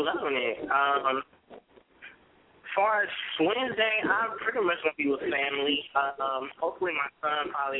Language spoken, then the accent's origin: English; St. Louis, Missouri, United States; I'm from St. Louis, Missouri. I'm a father of one, 8-year-old little boy.